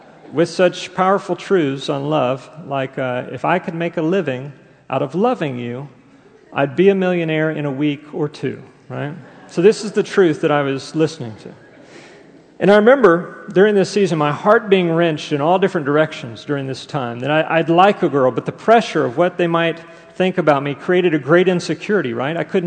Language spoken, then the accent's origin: English; Houston, Texas, United States; I remember growing up in Houston.